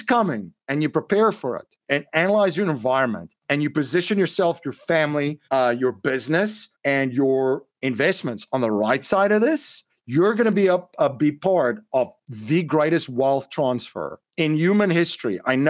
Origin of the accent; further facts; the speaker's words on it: South Africa; what I've seen and growing up in South Africa, it's economic.